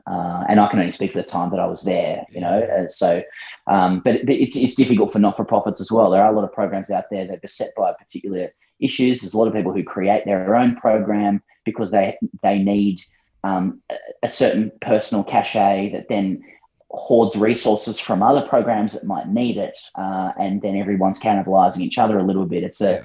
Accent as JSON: {"language": "English", "town": "Sydney", "region": "New South Wales", "country": "Australia", "tie": "born or raised there", "said": "I'm born and bred in Sydney."}